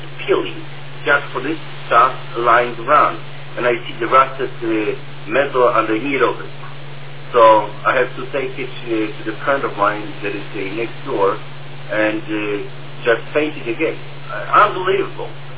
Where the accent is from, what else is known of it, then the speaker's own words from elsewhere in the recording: Poland; Yeah, I was born in Poland, right. I'm Polish too.